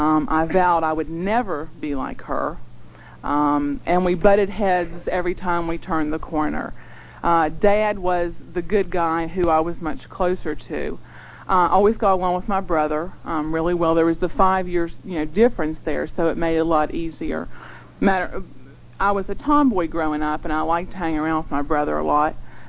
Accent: Bridgeport, West Virginia, United States; born there; I was born in Bridgeport, West Virginia. It's a little town outside of Clarksburg.

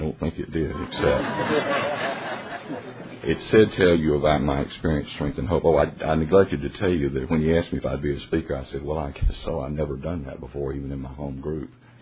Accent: Tennessee, United States; Came back and actually settled in my hometown of Tennessee.

